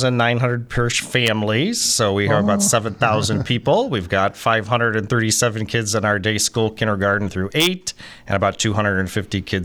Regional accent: Seven Hills, Ohio, United States; So I grew up in Seven Hills. My parents … moved us to Seven Hills when I was 4 years old.

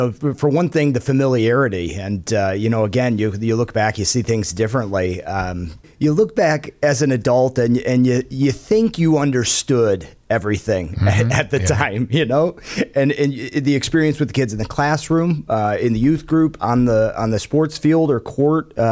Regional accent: Grafton, United States; I grew up in Grafton.

